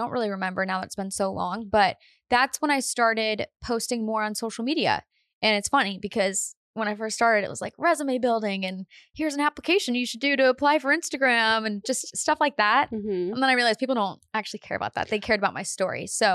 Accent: Painesville, Ohio, United States; Yeah, I'm from Painesville, Ohio.

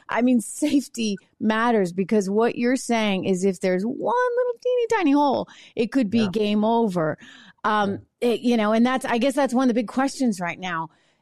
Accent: New Hampshire, United States; she was one of our school teachers from my home state of New Hampshire.

